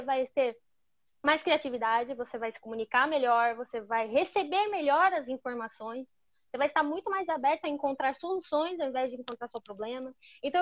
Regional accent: Brazil; Nós aí no Brasil, que só somos brasileiros, todo mundo tem o pé no índio. Todos nós aí no Brasil temos.

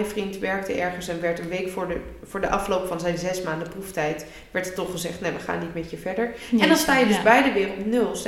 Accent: Netherlands; Wij als Nederlanders hebben het hier ook nog beter gehad.

